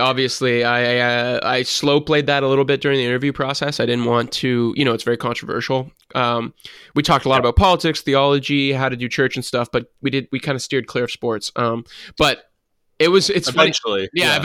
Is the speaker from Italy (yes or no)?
no; Canada; now in United States; one of the biggest things that we encounter as Canadians and as a Canadian here in the States